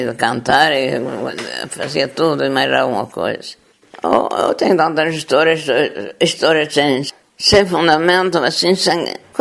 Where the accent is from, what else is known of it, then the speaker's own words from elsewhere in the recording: Vila Nova de Cerveira, Norte, Portugal; now in Barcelos, Portugal; Sou de Vila Nova de Cerveira, da freguesia de Sopo.